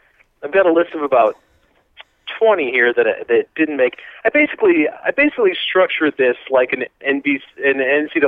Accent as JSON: {"language": "English", "region": "Iowa", "country": "United States", "tie": "born or raised there", "said": "It's from a distillery in my hometown called Mississippi River Distillery."}